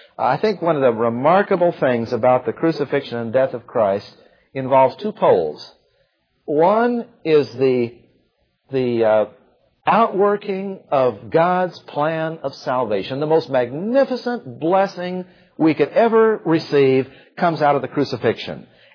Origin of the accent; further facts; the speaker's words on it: Ireland; I'm Irish. You got to fight.